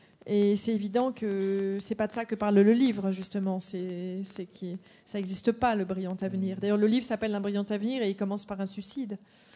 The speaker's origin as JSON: {"language": "French", "country": "France", "said": "je débarque à l'aéroport à Roissy, et je ressens parfois une vraie émotion d'être dans mon pays d'origine, d'entendre les gens parler français. Tiens, je suis chez moi."}